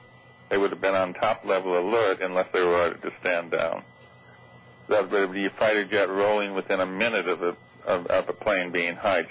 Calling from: California, United States; I'm out in California.

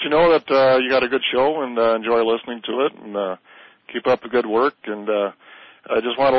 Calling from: Minnesota, United States; I'm calling from Minnesota.

